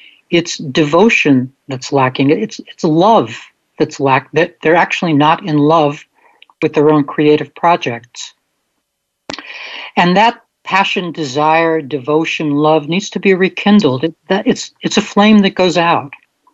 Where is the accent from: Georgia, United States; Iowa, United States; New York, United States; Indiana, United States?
New York, United States; Brooklyn; It's not an eternal flame like the one in Prospect Park near where I grew up in Brooklyn